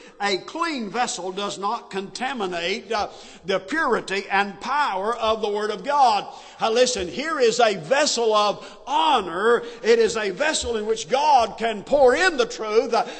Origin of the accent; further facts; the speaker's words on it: Georgia, United States; I was from Georgia.